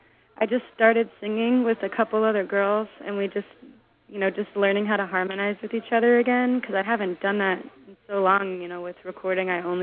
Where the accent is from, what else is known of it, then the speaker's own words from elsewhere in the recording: New Jersey, United States; I'm from New Jersey, and I was obsessed with choir. I took different instrumental lessons growing up, but the one thing that I really stuck with was choir.